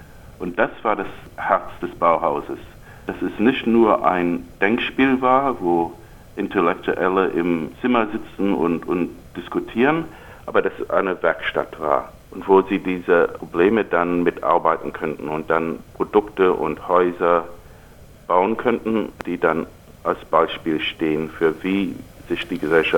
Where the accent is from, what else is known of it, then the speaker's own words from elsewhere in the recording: England, United Kingdom; born there; German is a second language; also born or lived in New York / Berlin; ich bin in England geboren, da war mein Vater zurzeit an der Bristol-Universität und dann sind wir auch nach Amerika, nach New York gezogen. Aber ich habe dann auch eine Weile in Berlin gewohnt